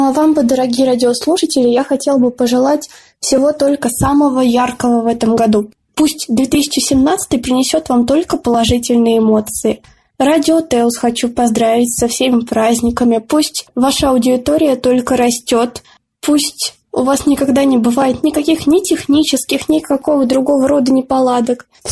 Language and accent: Russian; Moscow Oblast, Russia; Я росла за городом, в Подмосковье.